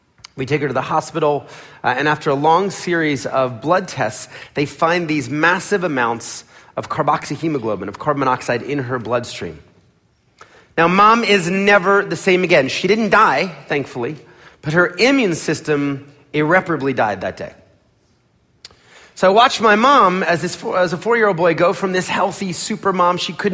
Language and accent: English; Philadelphia, Pennsylvania, United States; I was born in Philadelphia. I was born in a middle-class family.